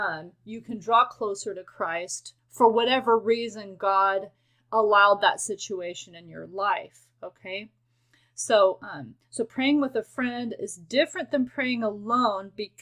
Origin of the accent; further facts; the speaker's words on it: Guatemala; We grew up together in Guatemala as missionary kids.